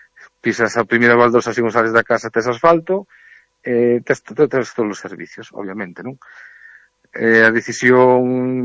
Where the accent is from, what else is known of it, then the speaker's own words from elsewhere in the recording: Vilalba, Galicia, Spain; also born or lived in A Coruña; now in Ancares, Spain; marchei de Vilalba hacia Coruña, de Coruña marchei ahora para os Ancares e tal, pois un ten que buscar o seu sitio